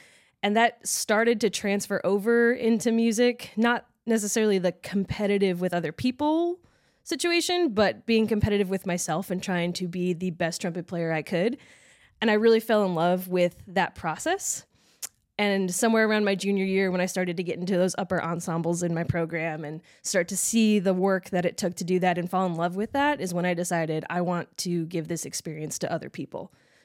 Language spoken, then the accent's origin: English; Illinois, United States; moved away as an adult; also born or lived in Indiana; now in Texas, United States; I grew up in Illinois, and then I went to school at Indiana University for music education. And then once I graduated, I moved down to Texas, and I've been teaching high school band ever since then.